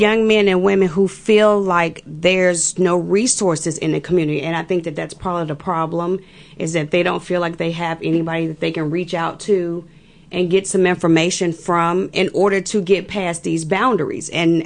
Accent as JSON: {"language": "English", "town": "Chicago", "region": "Illinois", "country": "United States", "said": "Actually, technically Chicago, but I've been this way for a while."}